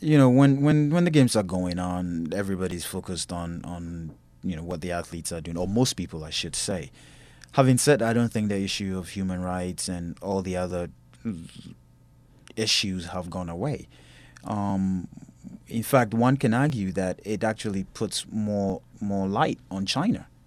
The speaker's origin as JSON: {"language": "English", "country": "Ghana", "said": "in each of the Olympics I participated in, I represented my home country, Ghana."}